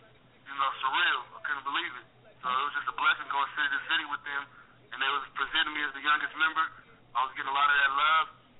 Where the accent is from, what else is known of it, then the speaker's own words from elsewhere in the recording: San Diego, California, United States; I was discovered when I was 16 years old in San Diego, California, my hometown